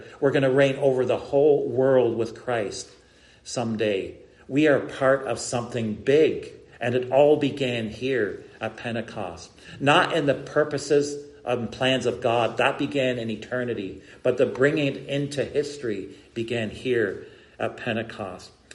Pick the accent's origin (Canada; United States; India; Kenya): Canada; I come from Canada.